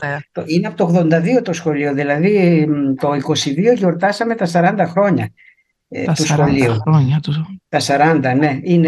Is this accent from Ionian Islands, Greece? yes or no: yes; Zakynthos, Ionian Islands, Greece; Ενώ τα ιταλικά ήταν η τρίτη γλώσσα που έμαθα, είμαι Ζακυνθινή, είχα μάθει αγγλικά, γαλλικά